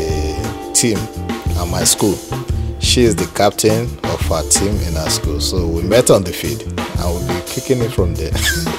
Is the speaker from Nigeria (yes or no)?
yes; Nigeria; Yeah, I grew up in Nigeria.